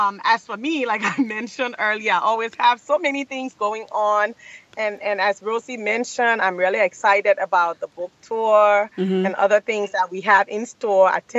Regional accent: Liberia; I'm from Liberia, so obviously I have to put my backyard in order before I go to someone else's backyard.

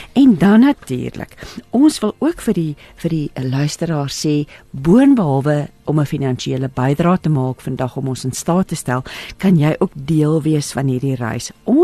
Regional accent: Virginia, Free State, South Africa; born there; ek het in Virginia, pa was 'n metallurg sy lewe lank. So ek is in Virginia gebore, maar my ouma en oupa het hulle lewe lank in Bloemfontein, buite Bloemfontein geboer. So, dis maar my wortels ook die Vrystaat nie.

